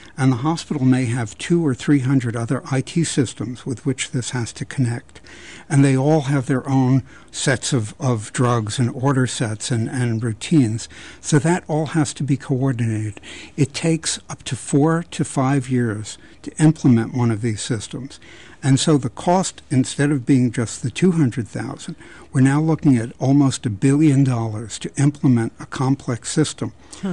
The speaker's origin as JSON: {"language": "English", "region": "New York", "country": "United States", "said": "I'm from New York."}